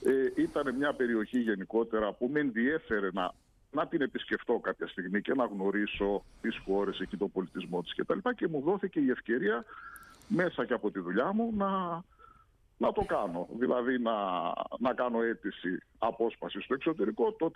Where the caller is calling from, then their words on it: Rhodes, South Aegean, Greece; Αυτή τη στιγμή βρίσκομαι στη Ρόδο. Από εδώ, από τη Ρόδο δηλαδή επικοινωνούμε.